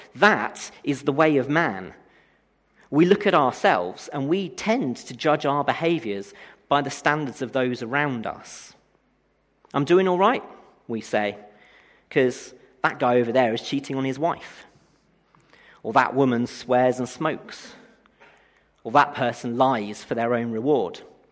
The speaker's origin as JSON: {"language": "English", "region": "England", "country": "United Kingdom", "said": "And it's not really helped by the fact that we're very British. I can't be holy. I'm far too English for that kind of thing."}